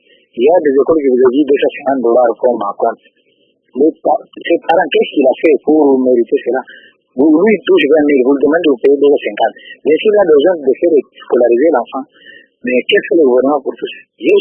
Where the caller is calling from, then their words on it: Kalemie, Tanganyika, DR Congo; Je vous informe que chez nous, à Calémie, la rentrée scolaire se prépare avec beaucoup, beaucoup de difficultés